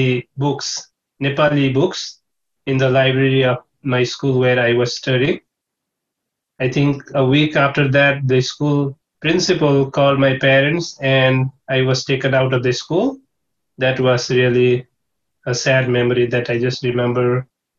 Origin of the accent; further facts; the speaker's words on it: United States; Now, I am proud to say that I'm American and I'm working here.